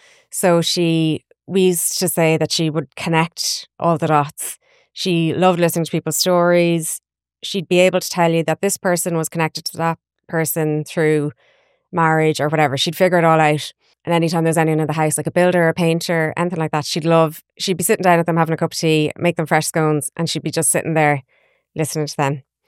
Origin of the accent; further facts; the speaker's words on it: Mountmellick, Leinster, Ireland; I'm from Laois, yeah. I grew up in Mount Mallock, outside Mount Mallock, and I'm now back in Laois after studies and Dublin. And so I'm back in Kilnard in Laois.